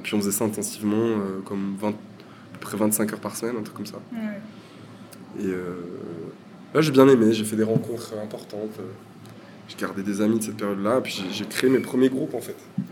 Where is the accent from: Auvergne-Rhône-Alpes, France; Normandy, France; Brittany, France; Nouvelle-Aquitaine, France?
Auvergne-Rhône-Alpes, France; Saint-Etienne; Non, je dis ça parce qu'à Saint-Etienne, comme on vient de Saint-Etienne, on peut rapprocher des syllabes comme ça.